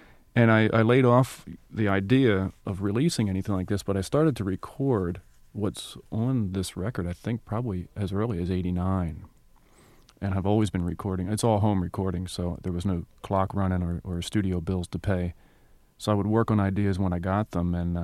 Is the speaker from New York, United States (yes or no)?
no; New Jersey, United States; moved away; That's the last thing I did before I left New Jersey. And New Jersey, growing up in South Jersey, is a strange experience.